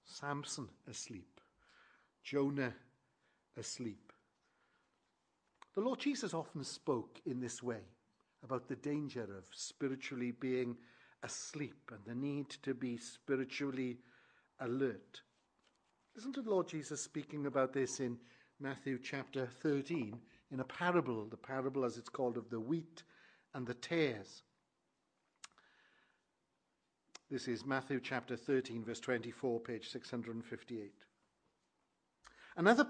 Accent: Wales, United Kingdom; I was brought up in South Wales, in a part of South Wales quite near where a great work of God was done in 1904 in an area called Lacha, where that work began. Very near, there's another small town called Gowerton, which is where I went to school.

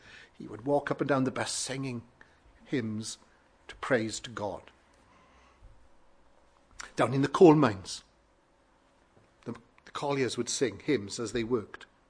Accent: Wales, United Kingdom; I was brought up in South Wales in a part of the country where the Welsh revival of 1904 began.

